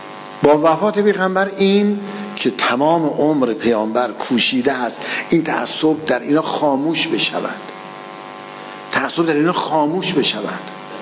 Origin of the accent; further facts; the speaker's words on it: Iran; مثل که ما مردم ایرانیم دیگه